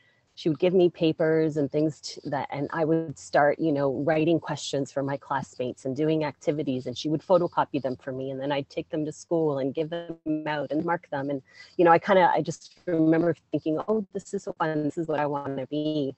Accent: Ontario, Canada; I am from the Greater Toronto Area, so up here in Canada.

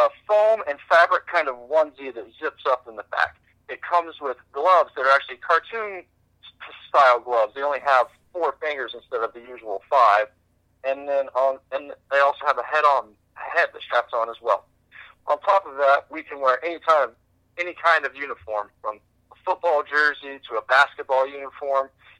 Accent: Indiana, United States; Growing up in Indiana, basketball is huge, and football is not far behind.

